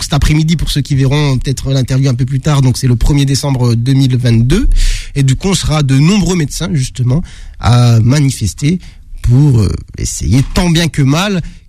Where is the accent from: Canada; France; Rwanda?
France; Tourcoing, Hauts-de-France; now in Paris, France; moi, je viens de Tourcoing, je viens du Nord